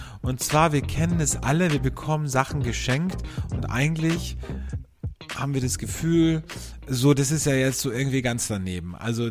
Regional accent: Austria; bei uns in Österreich

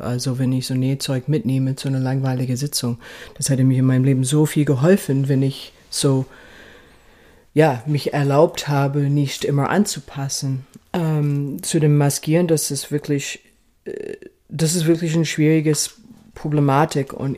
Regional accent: California, United States; also born or lived in Seattle / New York; Genau. Ich bin in Kalifornien groß geworden, genau.

